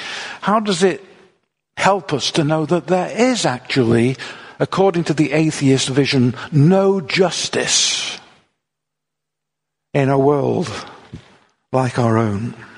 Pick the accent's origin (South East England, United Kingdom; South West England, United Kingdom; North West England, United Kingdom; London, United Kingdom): North West England, United Kingdom; Manchester; When I was growing up in Manchester, I was in an area which was quite near to where what we then call the Moors murders took place.